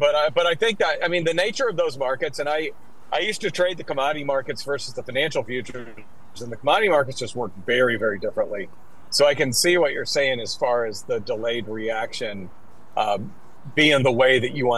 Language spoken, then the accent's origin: English; Tennessee, United States; accent: Tennessee; I'd probably start to revert into my Tennessee accent